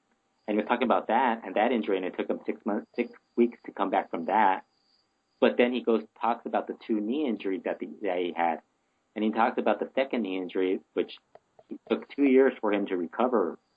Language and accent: English; California, United States; No, I'm born and raised in California